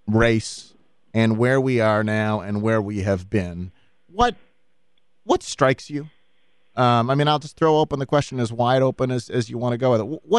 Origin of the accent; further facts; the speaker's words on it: Buffalo, New York, United States; another NBA great who happens to hail from my hometown of Buffalo, New York.